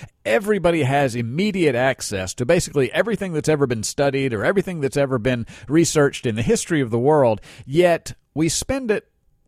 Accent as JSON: {"language": "English", "region": "Mississippi", "country": "United States", "tie": "born or raised there", "also_born_or_lived": "New York", "said": "I was born in New York, only lived there for a few years, and came down and lived most of my life in Mississippi. So I'm a Southerner, but I'm definitely not a country boy."}